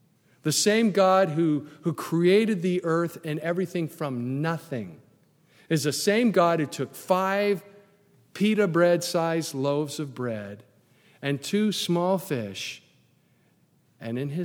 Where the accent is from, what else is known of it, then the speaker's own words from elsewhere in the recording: United States; I'm an American and I'm proud of it.